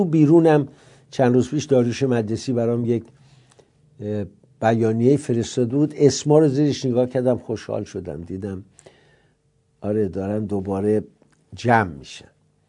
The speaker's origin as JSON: {"language": "Persian", "country": "Iran", "said": "به عنوان یک ایرانی خجالت کشیدم"}